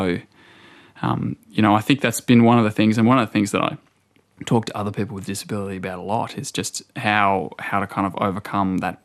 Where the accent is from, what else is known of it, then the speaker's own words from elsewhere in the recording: Toowoomba, Queensland, Australia; moved away as an adult; also born or lived in Sydney; So I was 18 when that happened, and I moved down to Sydney from Toowoomba and lived in a share house in Redfern with my older sister and some other flatmates.